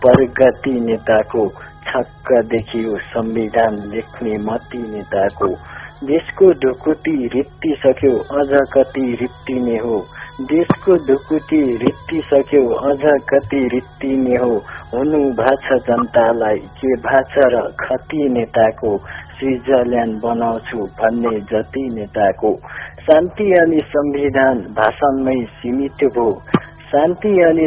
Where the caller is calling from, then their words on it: Rolpa, Lumbini Province, Nepal; रोल्पाको सातबाट देखि